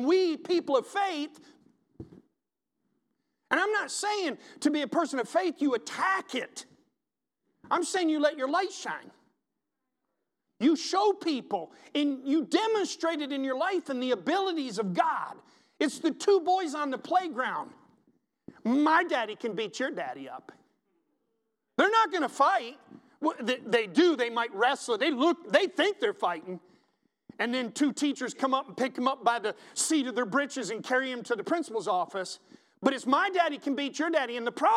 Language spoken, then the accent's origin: English; the South, United States; We don't say amen because we're from the South.